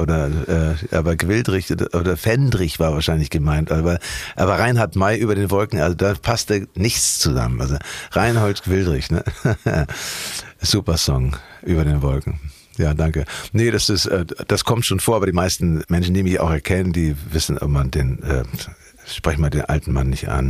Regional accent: Hamburg, Germany; born or raised there

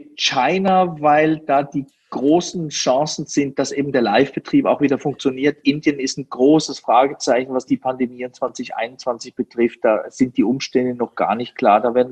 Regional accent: Switzerland; nicht nur als Schweizer, sondern eben auch mit Berlin im Hintergrund

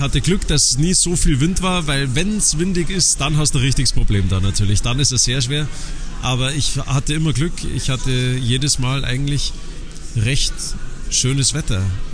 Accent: Garmisch-Partenkirchen, Bavaria, Germany; aber dann im Sommer, wenn bei uns in Garmisch der Golfplatz aufmacht, dann, wenn ich Zeit habe, dann trifft man mich schon dort regelmäßig

